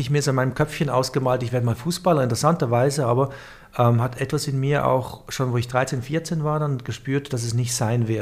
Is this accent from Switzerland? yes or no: yes; Switzerland; Ich bin aufgewachsen in der Schweiz